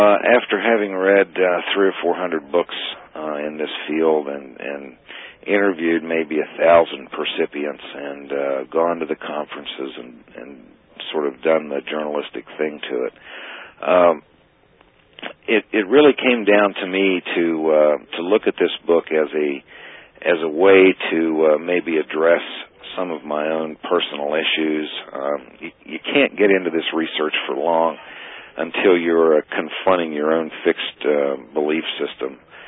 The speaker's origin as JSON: {"language": "English", "region": "Appalachia", "country": "United States", "said": "Dr. Mack also takes on issues that are near and dear to me as an Appalachian."}